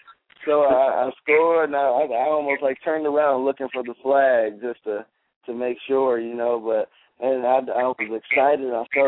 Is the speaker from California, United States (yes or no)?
no; Detroit, Michigan, United States; I'm from Detroit, man. I used to watch the Lions. I used to watch the Lions every week, man.